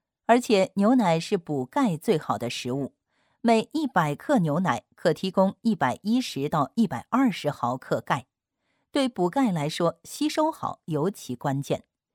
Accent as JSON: {"language": "Chinese", "country": "China", "said": "咱们是中国人，吃的是中国饭"}